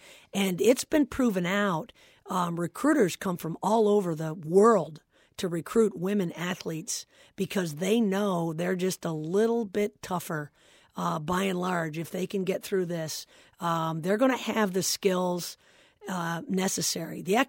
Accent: Flint, Michigan, United States; I mean, I'm from Flint. My mom still lives in Flint. My family's all here.

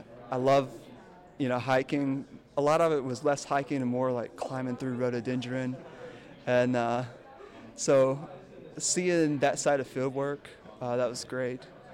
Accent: Newton, North Carolina, United States; I'm from Newton, North Carolina, just about an hour east of Asheville, and I'm studying atmospheric sciences.

